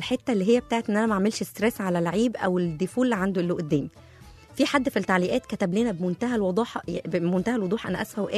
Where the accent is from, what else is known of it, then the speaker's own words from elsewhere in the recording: Egypt; ولكن احنا عندنا كمصريين لبس الدبل اتقرت